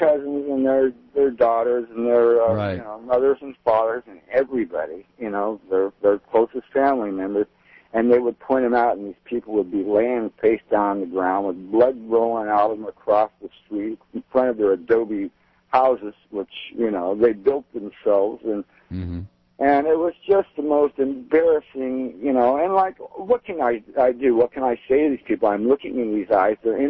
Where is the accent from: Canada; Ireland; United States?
Canada; You know, I said, these are not my people. I'm Canadian.